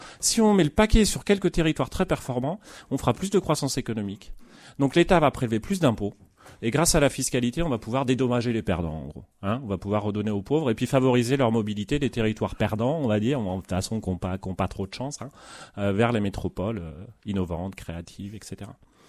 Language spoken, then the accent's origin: French; Poitiers, Nouvelle-Aquitaine, France; De considérer que Poitiers, puisque je viens de Poitiers, est en concurrence avec Limoges, La Rochelle